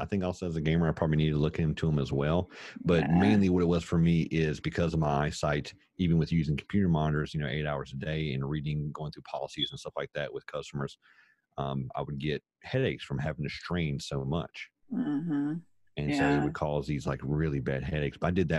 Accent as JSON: {"language": "English", "region": "the South", "country": "United States", "accent": "Southern", "said": "there was that one girl in Full House Poker that would talk about my southern accent and my voice in general."}